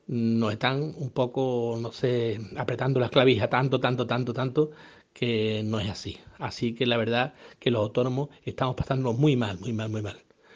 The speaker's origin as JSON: {"language": "Spanish", "region": "Andalusia", "country": "Spain", "said": "somos andaluces, somos exagerados"}